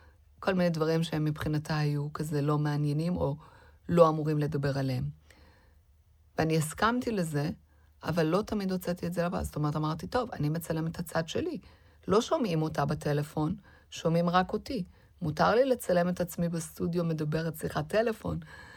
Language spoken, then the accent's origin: Hebrew; Tehran, Tehran Province, Iran; now in Israel; והיא בזמנו קודם לכן גרה בשכונה שגדלתי בה גם אני